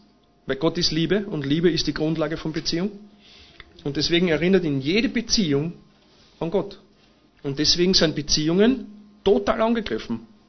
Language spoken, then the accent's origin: German; Vienna, Austria; Ich bin in Wien geboren und aufgewachsen.